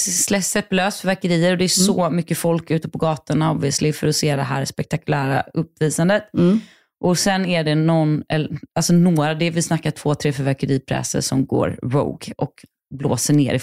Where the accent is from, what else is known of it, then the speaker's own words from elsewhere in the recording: Gothenburg, Västra Götaland County, Sweden; jag är från Göteborg då